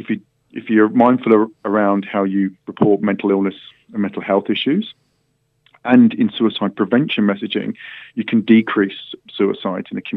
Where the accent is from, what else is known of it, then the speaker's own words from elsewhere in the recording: England, United Kingdom; now in Australia; What I would say is that I'm actually English, and I used to be a journalist in the UK